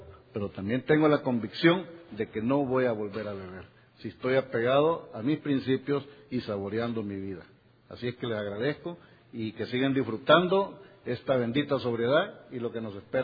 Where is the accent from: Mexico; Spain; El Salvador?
El Salvador; now in Guatemala; Fíjense que yo también soy salvadoreño y resido en Guatemala.